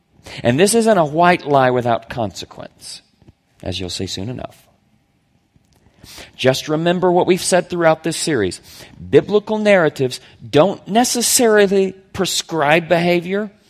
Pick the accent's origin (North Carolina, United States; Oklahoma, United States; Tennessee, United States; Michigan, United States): Oklahoma, United States; I remember that literally being true for me in my childhood, growing up in Oklahoma.